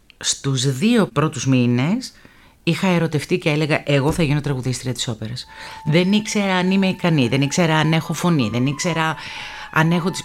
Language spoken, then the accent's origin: Greek; Korydallos, Attica, Greece; Στο Κορυδαλό.